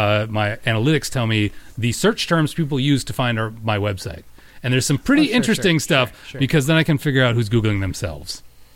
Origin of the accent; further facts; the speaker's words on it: United States; Yes, I'm an American.